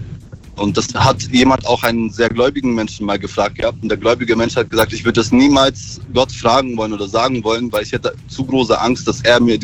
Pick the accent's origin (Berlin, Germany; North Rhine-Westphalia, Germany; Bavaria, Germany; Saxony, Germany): Bavaria, Germany; Kelheim; Ich komme aus Kelheim, aus Bayern ursprünglich.